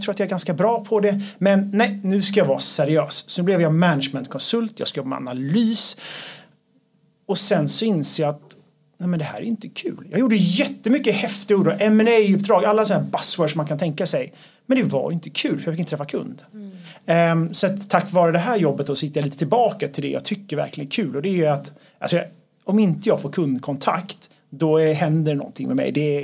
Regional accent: Gothenburg, Västra Götaland County, Sweden; now in Stockholm, Sweden; Ja, men jag brukar säga att jag är en göteborgare. Nu firar jag 10 år i Stockholm den här månaden, så jag vet inte riktigt om jag kallar mig göteborgare längre, men jag är i alla fall född där.

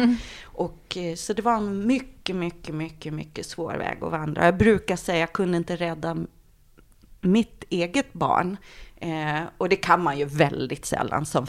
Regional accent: Finland; now in Sweden; Och jag är ursprungligen från Finland, så jag är invandrare, som lite sådär invandrarkvinna är jag då.

